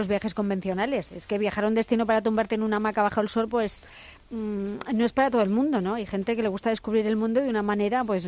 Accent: Castilla-La Mancha, Spain; precisamente espacio es lo que nos sobra en mi tierra

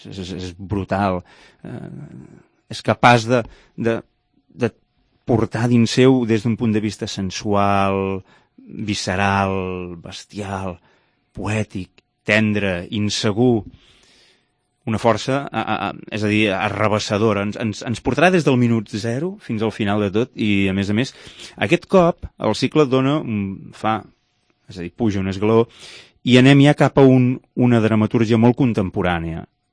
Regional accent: Reus, Catalonia, Spain; com a reusenc, m'encantaria poder-ho compartir amb tots els reusencs

